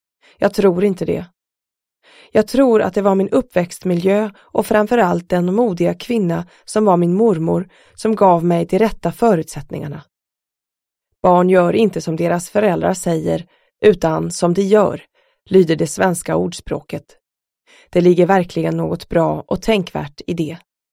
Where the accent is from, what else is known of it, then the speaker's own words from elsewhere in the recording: Burundi; För mig skulle kriget i mitt hemland Burundi bli en utväg från ständigt lidande och utsatthet.